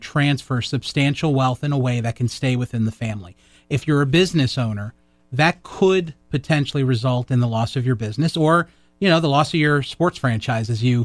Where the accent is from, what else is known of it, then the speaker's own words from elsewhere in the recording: Boca Raton, Florida, United States; now in Coral Springs, United States; So I grew up in Boca.